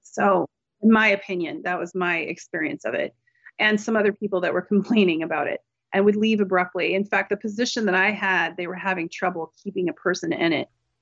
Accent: West Coast, United States; I'm not from Delaware. I'm

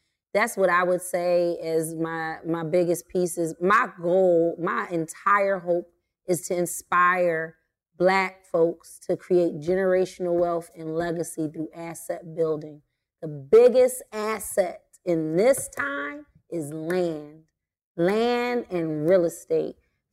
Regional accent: Philadelphia, Pennsylvania, United States; I am from Philly.

